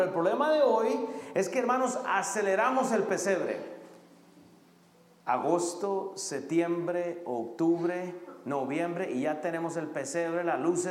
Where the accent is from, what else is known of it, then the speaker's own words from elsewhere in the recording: Costa Rica; Y son 7 días en mi país y llenos de alcohol. Es cuando se vende más alcohol porque se enfiesta todo el mundo. Cierran todo. Y se ríe Alex, ¿sí o no, bro? O sea, es ridículo. En Costa Rica es ridículo.